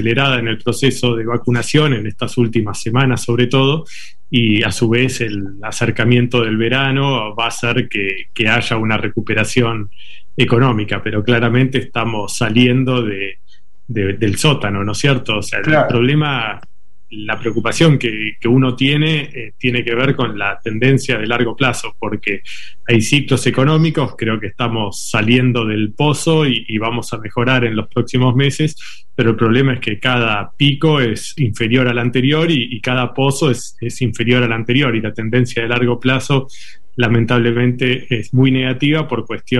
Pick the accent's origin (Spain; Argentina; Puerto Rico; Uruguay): Argentina; está en nuestras manos como argentinos